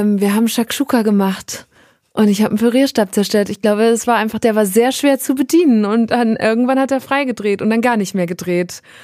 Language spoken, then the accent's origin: German; North Rhine-Westphalia, Germany; Als ich ausgezogen bin aus meiner Heimat im Münsterland